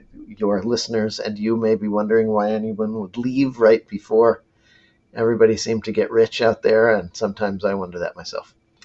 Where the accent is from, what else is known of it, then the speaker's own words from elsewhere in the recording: Ann Arbor, Michigan, United States; So I grew up in Ann Arbor, Michigan, a college town, kind of the quintessential college town, as the son of a business school professor.